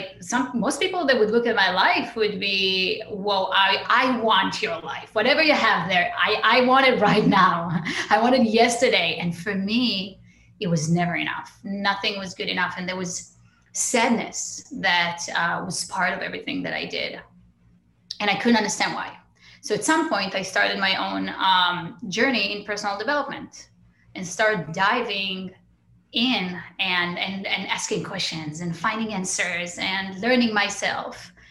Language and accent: English; Israel; So I was born in Israel. Born and raised in Israel.